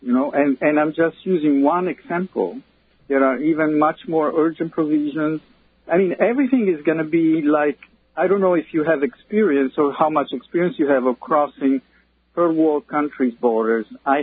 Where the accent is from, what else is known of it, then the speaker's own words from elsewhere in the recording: Italy; Personally, I'm from Italy